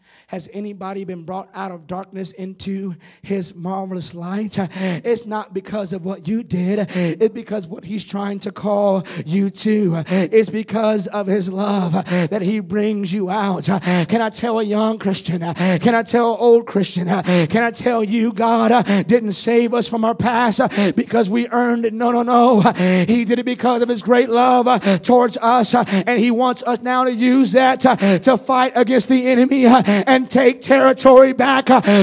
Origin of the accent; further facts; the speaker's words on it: California, United States; The thing about a drought, I'm from California. You never know how long that drought is going to last.